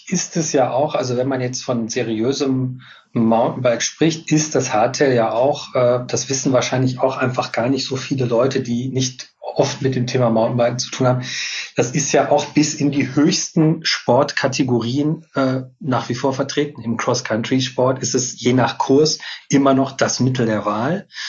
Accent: North Rhine-Westphalia, Germany; Ich bin ein Kind des Ruhrgebiets.

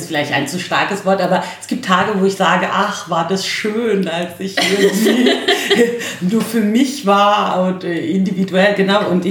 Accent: Berlin, Germany; born there; ja. Gebürtige Berlinerin und stolze Neuköllnerin übrigens. Ich bin 40.

